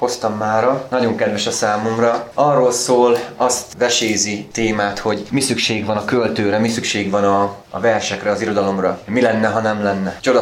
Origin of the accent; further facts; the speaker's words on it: Hajdúnánás, Hajdú-Bihar, Hungary; 1979-ben születtem Hajdunáláson. Ott nevelkedtem fel szép családi körben.